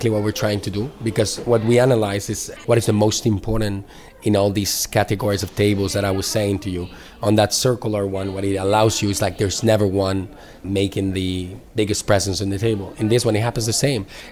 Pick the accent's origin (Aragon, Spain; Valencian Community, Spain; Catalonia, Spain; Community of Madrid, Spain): Community of Madrid, Spain; Madrid; English is a second language; I'm a designer. I'm Spanish. I'm from Madrid.